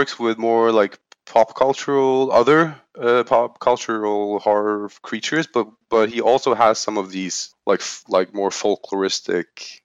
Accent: Norway; a place very similar to where I grew up outside of Oslo

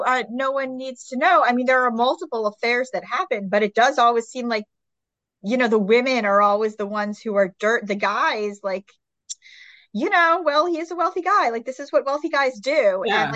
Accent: New York, United States; As a New Yorker, it's always fun to read about places I know.

